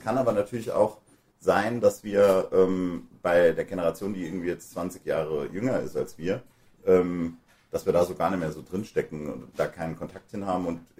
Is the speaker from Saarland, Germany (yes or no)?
yes; Saarland, Germany; Obwohl das bei uns im Saarland auch, also Fasching, ein Riesending ist.